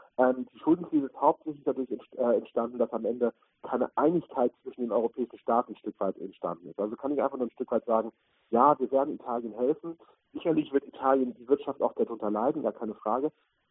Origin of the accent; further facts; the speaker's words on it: Germany; Da tun wir uns als Deutsche momentan sehr schwer